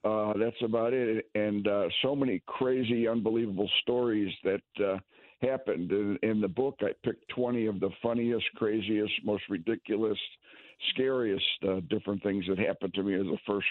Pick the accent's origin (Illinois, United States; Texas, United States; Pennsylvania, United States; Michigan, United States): Illinois, United States; Chicago; The book starts out when I was a kid growing up in Chicago